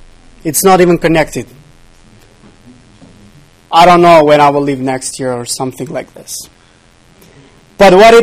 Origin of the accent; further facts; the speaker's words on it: Albania; English is a second language; that I come from Albania and I'm different from an African one.